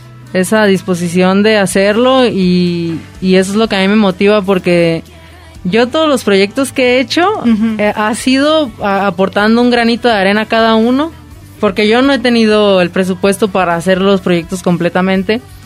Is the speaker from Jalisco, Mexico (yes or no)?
yes; Ocotlán, Jalisco, Mexico; Sí, yo soy de aquí, de Ocotlán.